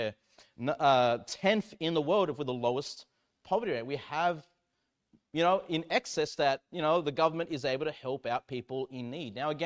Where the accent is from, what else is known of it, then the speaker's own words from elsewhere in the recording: Australia; As Australian, people don't think that's the holy people of God, right?